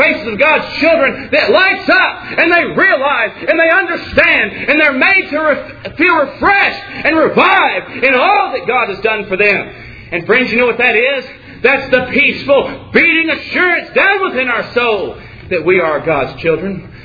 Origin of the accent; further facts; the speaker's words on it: Texas, United States; now in Georgia, United States; I came from Texas where folks aren't so nice. You Georgians are very sweet.